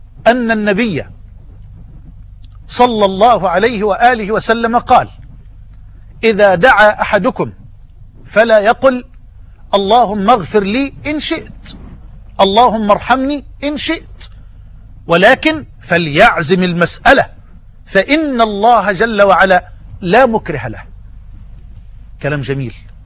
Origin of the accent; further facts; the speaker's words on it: Egypt; يعني بلغتنا في بلهجتنا في مصر حفان مية كده